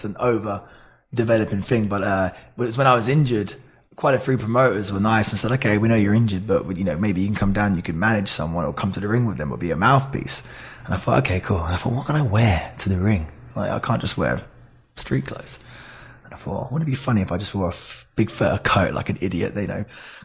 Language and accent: English; United Kingdom; I was always interested in villains and especially being British.